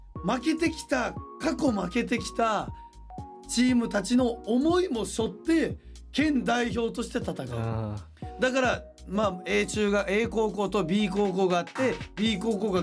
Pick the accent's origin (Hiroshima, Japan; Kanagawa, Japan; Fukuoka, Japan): Fukuoka, Japan; Kurume; 我が地元久留米ではハンドボール競技が行われると。